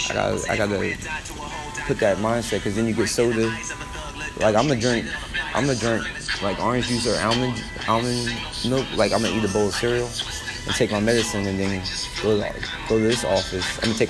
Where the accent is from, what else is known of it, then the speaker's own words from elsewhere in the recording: Philadelphia, Pennsylvania, United States; I mean, I'm from Philly, so there's a lot of rappers.